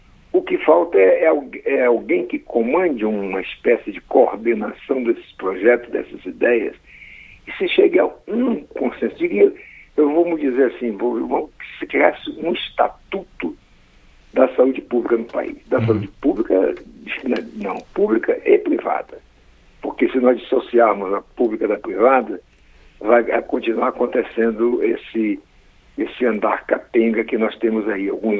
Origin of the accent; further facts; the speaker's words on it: Roraima, Brazil; Eu me formei em Belém, saí de Roraima para me formar em Belém, na região amazônica mesmo.